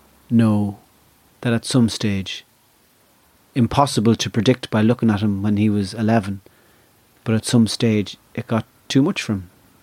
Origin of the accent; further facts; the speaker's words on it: Ireland; And being Irish is, even though it's a fiction, it's a fucking delight.